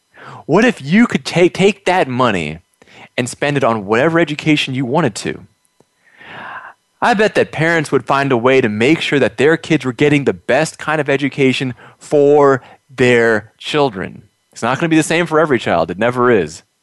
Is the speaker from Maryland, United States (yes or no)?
yes; Maryland, United States; my home state of Maryland.